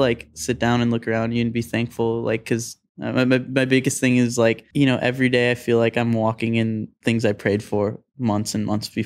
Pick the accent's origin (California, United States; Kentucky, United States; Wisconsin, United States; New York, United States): California, United States; Thousand Oaks; So their office is where I grew up in Thousand Oaks.